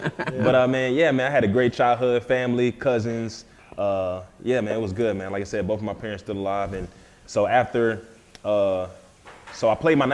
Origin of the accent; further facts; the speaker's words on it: Philadelphia, Pennsylvania, United States; Obviously, growing up in Philly, it was an awesome experience, man, because it's so different